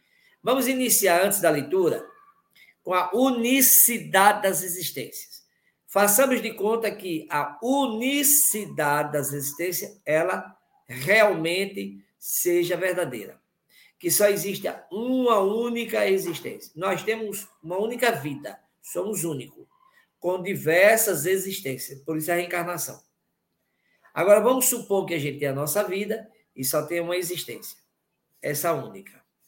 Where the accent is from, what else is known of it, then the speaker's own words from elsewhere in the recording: Aracaju, Sergipe, Brazil; Aracaju, a minha terra